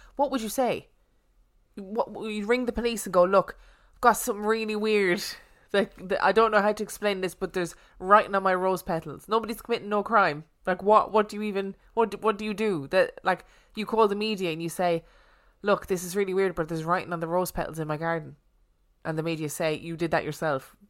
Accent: Alabama, United States; I'm originally from Alabama.

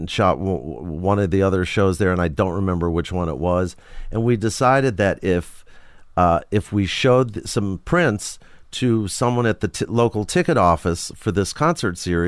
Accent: Forest Hills, New York, United States; I grew up in Forest Hills, New York.

